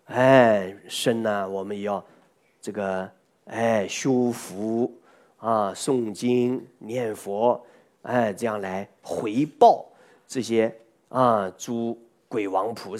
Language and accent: Chinese; China; 一般性我们中国人现在都不太了解我们自己民族的一些神灵了